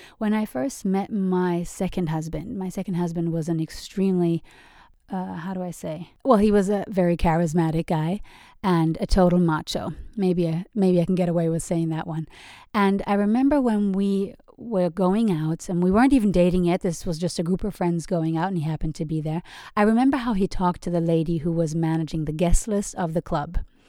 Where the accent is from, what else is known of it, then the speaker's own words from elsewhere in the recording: Germany; also born or lived in England / United States; I grew up in Germany, in England, and in the States. So always in the West, always in very wealthy nations.